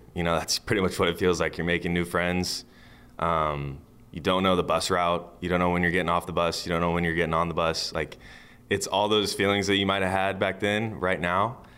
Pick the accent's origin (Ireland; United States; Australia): United States; Kansas City; I'm originally from Kansas City.